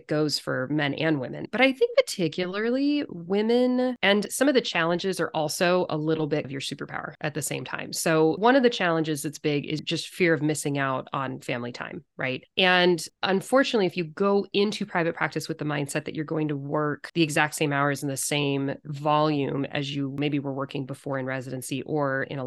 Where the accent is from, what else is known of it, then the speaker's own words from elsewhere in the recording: California, United States; also born or lived in Chicago, United States; now in Seattle, United States; And I grew up in California. And then I went out to Chicago for all my training and medical school and residency. And then I came back to the Pacific Northwest and I love it.